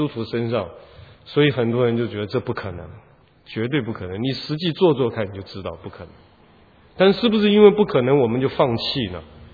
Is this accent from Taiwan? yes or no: yes; Taiwan; 我小时候在台湾生长，啊，我生长一直到大学毕业，台湾都是在克难艰苦的环境里面